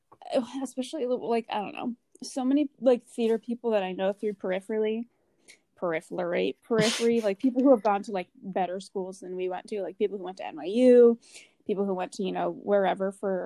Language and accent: English; Midwest, United States; the experiences that I had as a young person growing up in the Midwest are, like, more analogous to The Wolves.